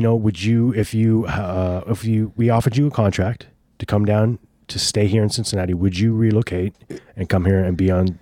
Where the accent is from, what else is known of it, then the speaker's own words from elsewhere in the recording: Canada; I grew up playing hockey in Canada.